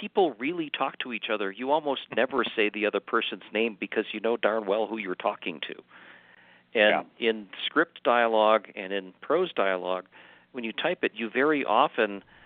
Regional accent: Wisconsin, United States; although you will notice certain localisms when I come from Wisconsin, so I go back home sometimes

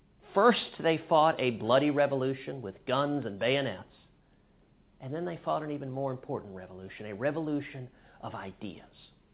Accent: Houston, Texas, United States; In high school, growing up in Houston, I got involved with a group that was called the Free Enterprise Institute.

